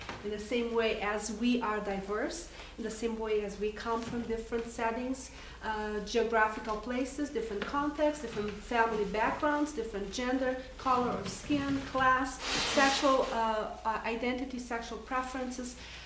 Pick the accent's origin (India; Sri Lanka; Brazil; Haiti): Brazil; now in Decorah, United States; I am from Brazil, living in Decorah, Iowa. I'm teaching at Luther College.